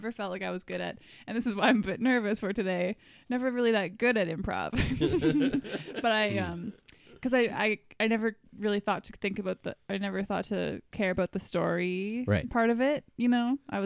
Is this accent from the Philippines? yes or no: no; Saskatchewan, Canada; I grew up in Saskatchewan doing improv there in high school and out of high school and in university